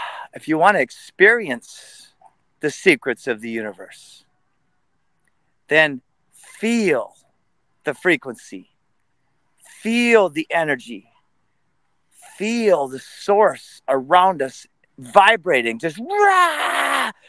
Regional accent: Minnesota, United States; I grew up in Minnesota. I learned the word God growing up.

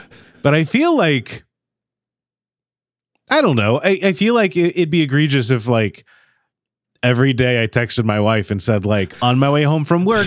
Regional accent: Kentucky, United States; multiple times a year I make a drive to my hometown in Kentucky.

